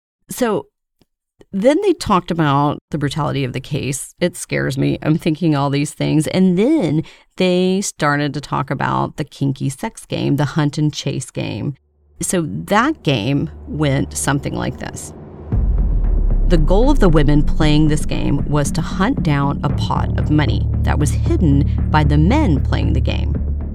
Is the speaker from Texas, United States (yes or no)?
yes; Baytown, Texas, United States; And this all happened in my hometown, Baytown, Texas. And I was just a kid and a young girl, to be exact.